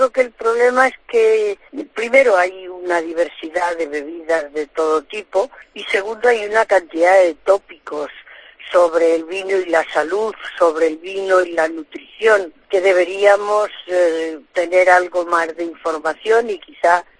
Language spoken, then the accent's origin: Spanish; Mérida, Extremadura, Spain; Yo soy extremeña, soy emeritense y me siento muy extremeña